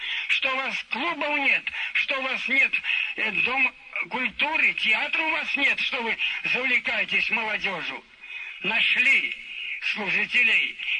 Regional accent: Berezino, Minsk Region, Belarus; Я говорю: из Белоруссии, из Березино.

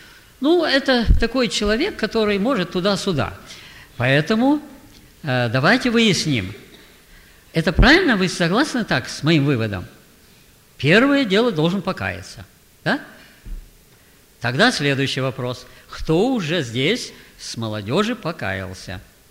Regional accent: Novosibirsk, Novosibirsk Oblast, Russia; also born or lived in Altai Krai; я с Сибири, с Новосибирска. Слышали такой город? Там уже мороз, снег. Ну, а родился я немножко дальше, в Алтайском крае.

